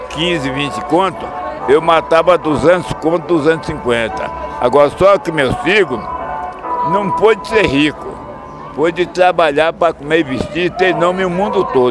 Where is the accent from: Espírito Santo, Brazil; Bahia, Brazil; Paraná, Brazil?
Bahia, Brazil; Feira de Santana; now in Vitória da Conquista, Brazil; Oi, eu sou de Feira de Santana, agora não conheço a cidade. Que eu nasci, da onde eu nasci para Feira de Santana, 22 quilômetros.